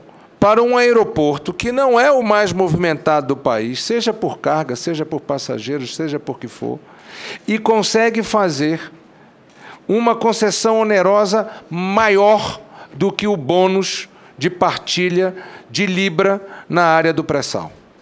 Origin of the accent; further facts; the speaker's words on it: Amazonas, Brazil; eu que venho do Amazonas